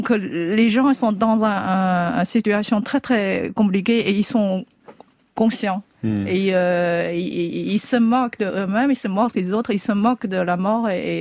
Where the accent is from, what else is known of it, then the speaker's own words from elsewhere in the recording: China; je suis une chinoise qui a cette réaction